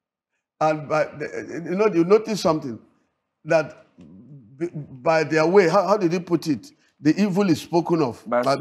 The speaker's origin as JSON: {"language": "English", "country": "Nigeria", "said": "I said, I'm a Nigerian."}